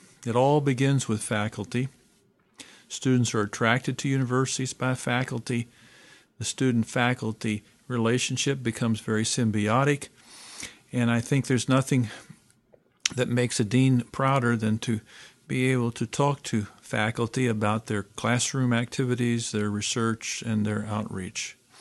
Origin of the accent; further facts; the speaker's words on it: Louisville, Kentucky, United States; I grew up in Kentucky myself, in Louisville, Kentucky